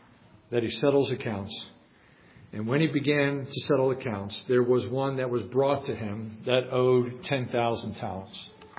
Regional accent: New Jersey, United States; Again, y'all are experienced. I'm from New Jersey. I'm saying y'all.

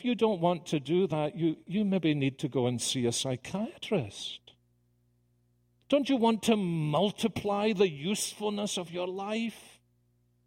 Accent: Scotland, United Kingdom; You know, I'm Scottish, I hate people giving me things.

